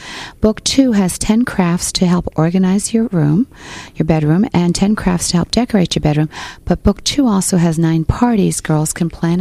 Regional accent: Connecticut, United States; Well, I grew up in Connecticut in a little country village where I lived two houses from one grandmother and 5 miles from the other.

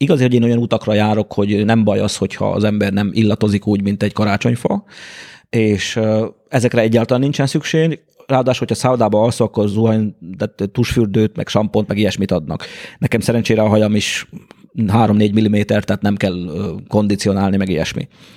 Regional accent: Romania; én egy zárt országban nőttem föl, tehát gyerekként Ceausescu Romániájában

